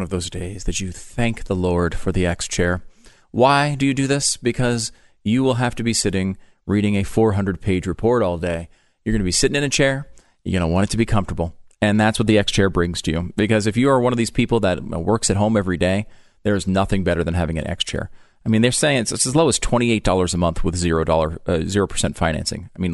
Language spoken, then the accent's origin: English; United States; But it's also just a great freaking thing for, as an American, we don't have people doing this